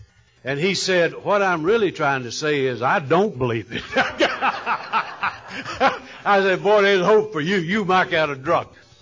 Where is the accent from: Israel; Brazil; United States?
United States; North Carolina; that hurts me because I'm from North Carolina, and tobacco's what keeps us alive, folks.